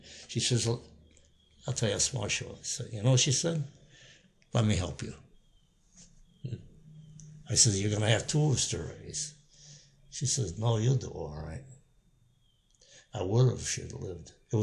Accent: Binghamton, New York, United States; born there; Well, hell, I was born in Binghamton.

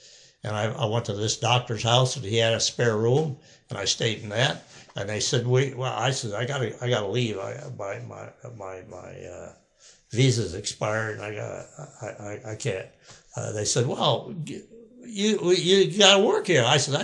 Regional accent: Binghamton, New York, United States; born there; Well, hell, I was born in Binghamton.

